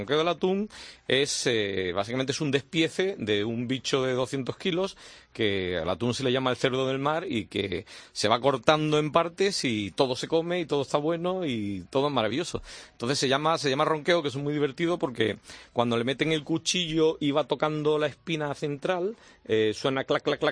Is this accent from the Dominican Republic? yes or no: no; Cádiz, Andalusia, Spain; andaluz, yo soy de Cádiz.